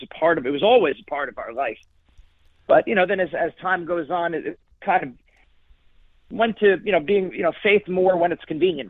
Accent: Edison, New Jersey, United States; So I was born and raised in Edison, New Jersey, myself

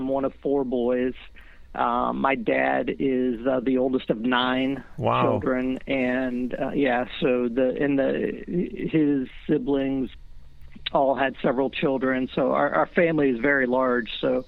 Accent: Van Wert, Ohio, United States; Yes, I've always lived in Ohio. I was born in West Central Ohio, in German Catholic land over there. We call it God's country.

